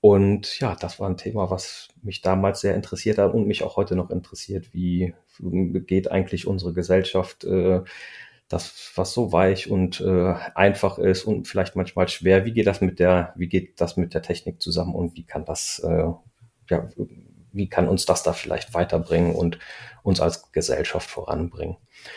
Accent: North Rhine-Westphalia, Germany; born there; now in Hamburg, Germany; Ich komme gebürtig aus dem Münsterland, lebe jetzt seit fast 20 Jahren immer wieder mit Unterbrechungen in Hamburg.

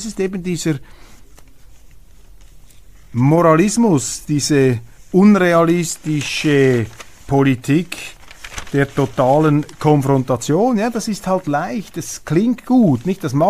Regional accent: Switzerland; Und muss ich dann als Schweizer die Meinung des Bundesrates in der Außenpolitik übernehmen?

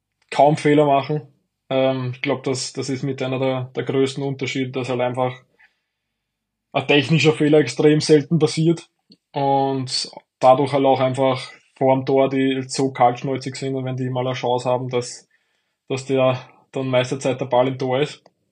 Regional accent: St. Georgen, Burgenland, Austria; wir haben immer im Dorf, wo ich herkomme, St. Georgen, da war da oft der Faschingsumzug

